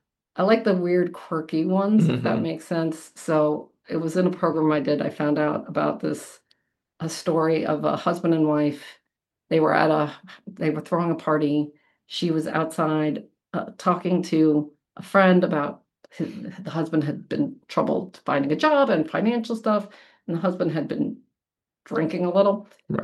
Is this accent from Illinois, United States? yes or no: no; Massapequa, New York, United States; now in Farmingdale, United States; I grew up in Massapequa for most of my life until I moved here to Farmingdale. I'm a, as they call, newbie Farmingdaler, even though I've been here for 25 years.